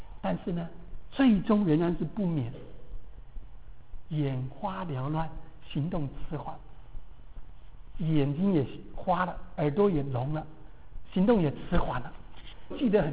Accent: Taiwan; 我是就是1950年出生的，那个时候就是在台湾出生的第一代，那个最苦的那一年，小时候没有鞋子穿

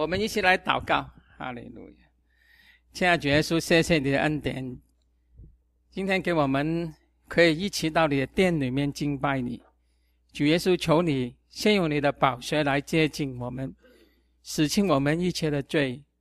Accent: Guangdong, China; accent: Cantonese; 因为我的广东腔啊，那个广东话呢，这个歌词有一点不一样

